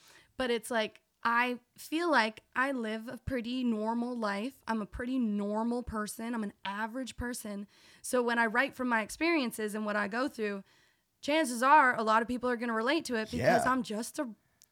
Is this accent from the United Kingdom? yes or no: yes; York, Yorkshire and the Humber, United Kingdom; Oh, I'm from York. My family's from York.